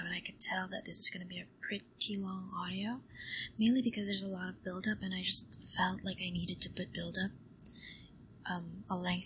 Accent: Philippines; which basically just outs myself as a Filipina

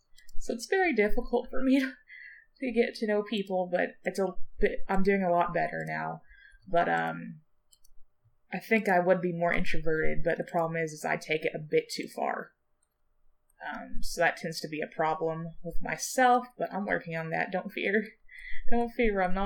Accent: Texas, United States; For those who don't know, I'm actually Texan. I live in Texas currently, and I've always lived in Texas.

